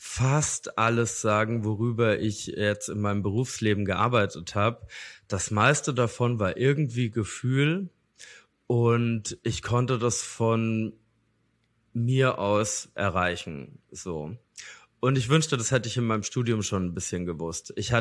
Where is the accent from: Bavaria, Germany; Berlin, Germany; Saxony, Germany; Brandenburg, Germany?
Bavaria, Germany; now in London, United Kingdom; aber eigentlich komme ich schon so fast aus dem Bayerischen Wald, könnte man sagen. Aus so einem kleinen Dorf in der Nähe von Passau.